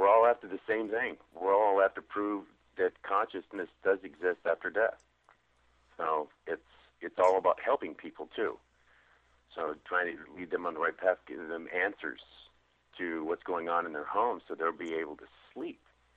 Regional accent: Oklahoma, United States; I'm learning a lot from my culture, which I'm Osage from Oklahoma

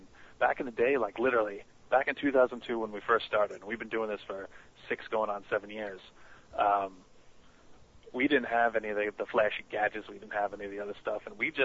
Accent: Staten Island, New York, United States; Now, I'd been hearing about this place growing up on Staten Island for years, but I never went there.

